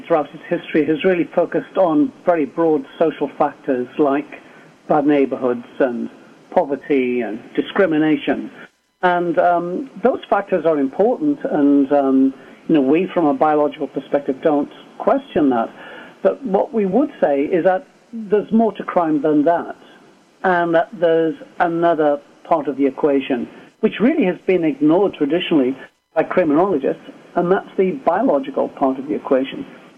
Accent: England, United Kingdom; now in United States; Moved over eventually to the United States. As you can hear from me, I come from England.

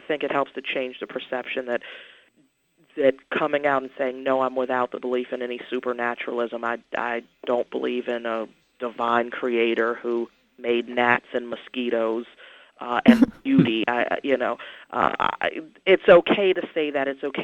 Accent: Pittsburgh, Pennsylvania, United States; I'm from Pittsburgh. I had never even been to Canada.

